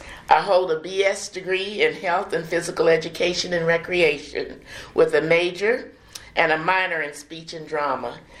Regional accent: Kansas City, Missouri, United States; born there; I was born in Kansas City, Missouri, at home on October the 14th, 1941, at 2208 Prospect in Kansas City, Missouri.

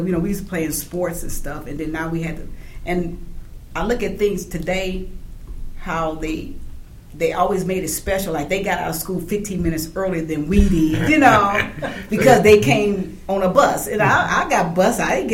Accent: Colorado Springs, Colorado, United States; born there; also born or lived in Augusta, Georgia / Kansas City; I was born in Colorado Springs, and I was living in Augusta, Georgia. My father passed, and I ended up in Kansas City with my mom.

